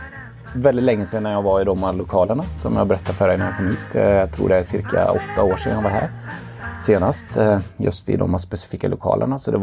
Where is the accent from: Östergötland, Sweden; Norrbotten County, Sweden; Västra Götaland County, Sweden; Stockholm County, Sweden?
Västra Götaland County, Sweden; Grästorp; now in Vara, Sweden; Jag är född och uppvuxen i Grästorp, en liten idrottskommun.